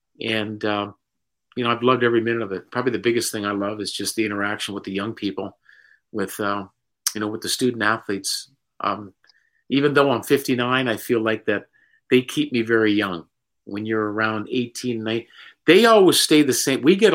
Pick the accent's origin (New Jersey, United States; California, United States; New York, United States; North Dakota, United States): North Dakota, United States; Minot; You know, I'm from North Dakota native. I don't know if you guys have ever met anybody from North Dakota. I'm from Minot, North Dakota, graduated from Minot State University. So I'm a tough North Dakotan, homegrown.